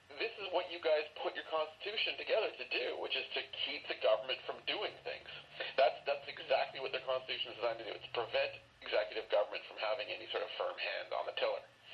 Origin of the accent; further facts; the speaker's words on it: Canada; sort of looking at it as a Canadian, observing the Americans in action